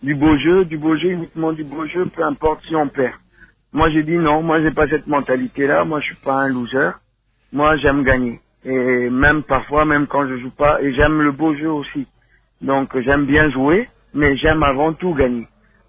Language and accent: French; Republic of the Congo; Donc déjà, en tant que Congolais, c'est une grande fierté d'être là aujourd'hui.